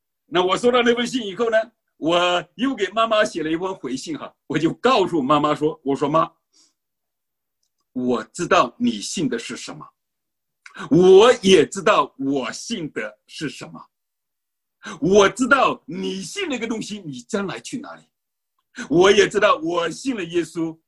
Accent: China; 我们中国人绝不吃这种亏的，我们中国人绝不让人白占这种便宜的，怎么有这样的人呢？

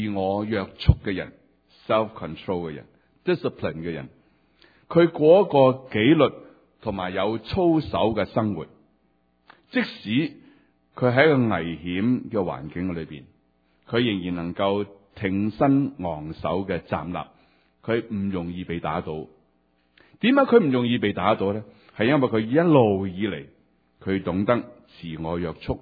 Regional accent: China; 希伯来人看这个心，其实跟我们中国人看心很似的

